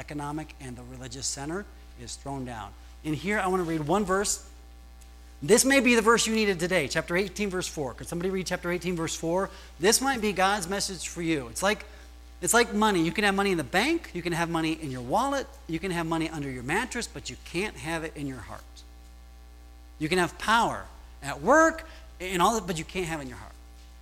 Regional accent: Toledo, Ohio, United States; My pastor growing up in Toledo, Ohio, was blind at the end of his life.

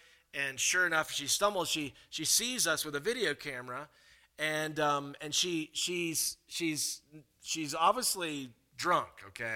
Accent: South Carolina, United States; I think about years ago, growing up in South Carolina at some point in college

